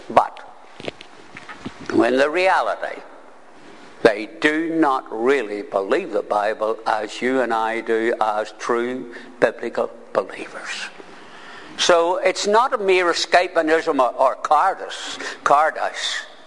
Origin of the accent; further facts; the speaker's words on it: Northern Ireland, United Kingdom; Because as an Ulsterman, you'd be flat in your back.